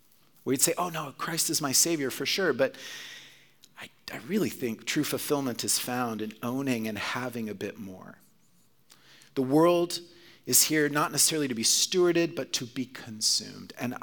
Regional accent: Oklahoma, United States; also born or lived in Texas; I'm a kid who grew up in a very nationalistic world. I was born in Texas, grew up in Oklahoma.

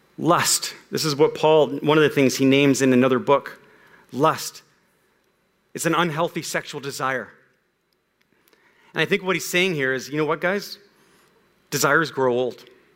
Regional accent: Canada; we wave Canadian flags and we sing our national anthem. Even though we're halfway around the world, we're still Canadian citizens, and we act on it.

